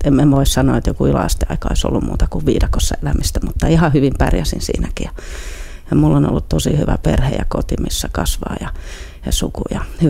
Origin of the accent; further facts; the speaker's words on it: Helsinki, Uusimaa, Finland; also born or lived in Kirkkonummi / Santahamina / Israel / Savonlinna; Olen syntynyt naisten klinikalla, mutta Kirkkonummella Upinniemessä asuttiin eka vuosi. Sitten muutettiin Santahaminaa ja sitten ollaan asuttu vuosi Israelissa ja sitten asuttiin välillä vähän Savonlinnassa ja sitten Kruununhaassa Helsingissä ja niin edespäin.